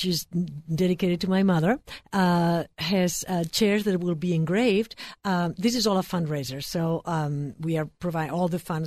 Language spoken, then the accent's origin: English; Spain; moved away; As you know, I hail from Spain. Mm-hmm. I came here in 1975.